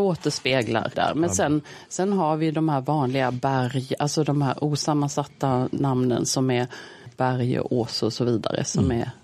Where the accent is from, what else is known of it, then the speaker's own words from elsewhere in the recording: Småland, Sweden; som är typiskt för Småland där jag kommer ifrån.